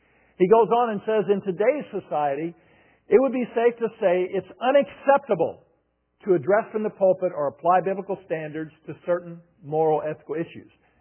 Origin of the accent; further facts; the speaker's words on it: Indiana, United States; I was raised in Indiana, but grandparents and so forth were from Kentucky, and they were farmers.